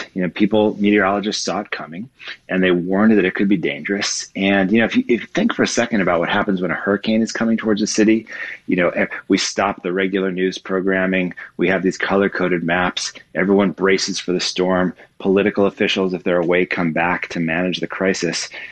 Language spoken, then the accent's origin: English; Chicago, Illinois, United States; You know, I'm from Chicago. I grew up in the city.